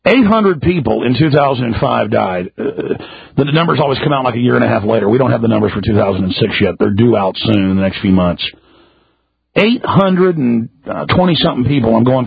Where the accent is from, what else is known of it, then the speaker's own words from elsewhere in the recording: United States; They don't call me a Mexican American. I'm an American.